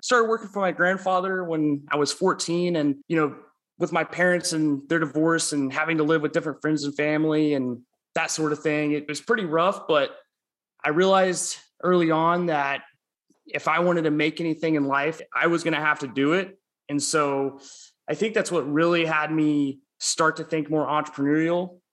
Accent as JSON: {"language": "English", "town": "Tulsa", "region": "Oklahoma", "country": "United States", "tie": "born or raised there", "said": "I'm originally from Tulsa, Oklahoma, born and raised."}